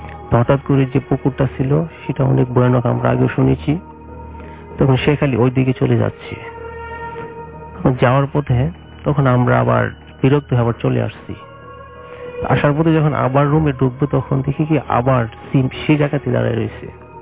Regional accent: Kishoreganj, Dhaka Division, Bangladesh; আমি কিশোরগঞ্জ থেকে আসছি, আমাদের নিকলি উপজেলা সাতিরচর গ্রাম থেকে।

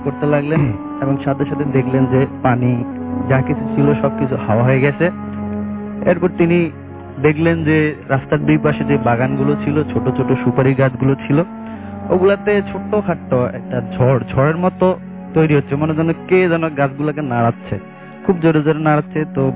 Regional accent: Mirpur, Dhaka Division, Bangladesh; মিরপুর থেকে আসছি।

